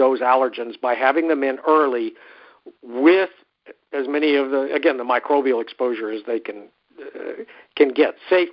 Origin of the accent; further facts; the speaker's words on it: San Antonio, Texas, United States; I grew up in San Antonio in the 50s, and in addition to Mexican food, I'm sure I ate a lot of fried chicken